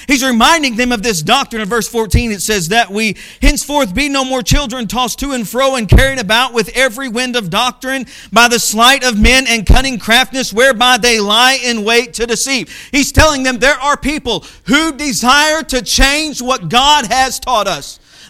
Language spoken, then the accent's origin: English; Arkansas, United States; But I am from Arkansas, and I may have an accent, and we may do things different down there.